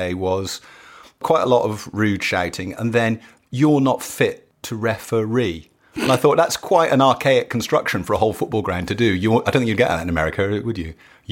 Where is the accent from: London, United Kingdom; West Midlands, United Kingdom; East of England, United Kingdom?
West Midlands, United Kingdom; I grew up in Shropshire, which isn't near enough Manchester. I grew up a Manchester United supporter.